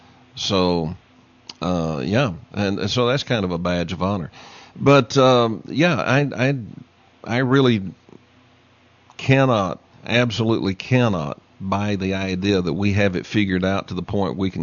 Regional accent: Texas, United States; Yeah. I'm from Texas, so I know where that is.

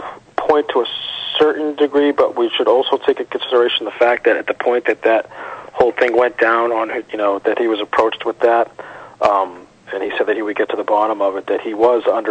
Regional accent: Massachusetts, United States; when Bill Clinton was at a beach party in Massachusetts, my hometown

